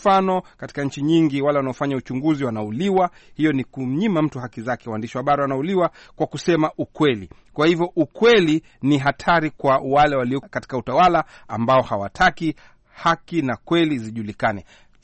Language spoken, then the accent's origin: Swahili; Vikokotoni, Zanzibar, Tanzania; born there; Ah, basi mimi ni Vikokotoni Zanzibar. Kwa hivyo nimezaliwa Vikokotoni Zanzibar na wazazi wangu ni wa kutoka Komoro. Kwa hivyo lazima nitakuwa ni mzaliwa wa Vikokotoni nafikiri. Lakini asili yangu hapa mimi nitasema ni asili ya Kikomoro.